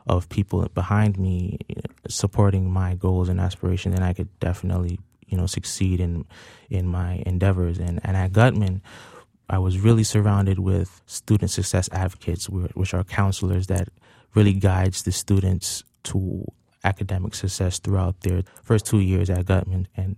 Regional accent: Brooklyn, New York, United States; I'm from Brooklyn, New York, Canarsie, New York, particular.

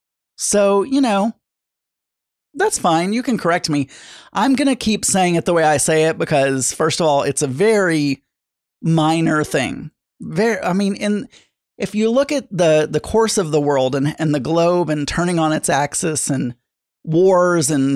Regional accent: the South, United States; accent: hillbilly Southern; especially not with my hillbilly Southern accent.

